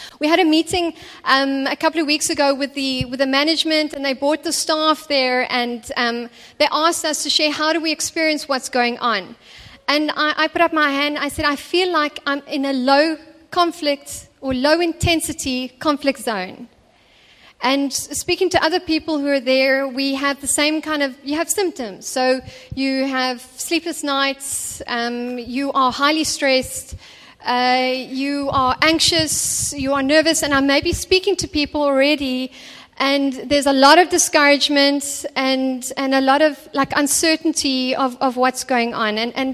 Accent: England, United Kingdom; and I'm also very proud of the fact that I am English and for my culture being English.

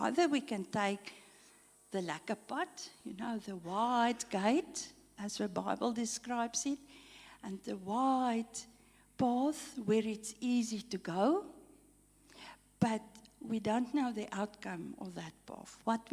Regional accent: Free State, South Africa; Our family are in Bloemfontein. We're actually coming from the Free State.

